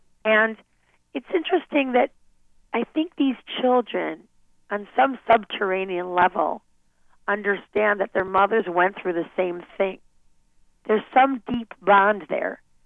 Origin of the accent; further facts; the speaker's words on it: United States; And being an American, it's easier for me to reach out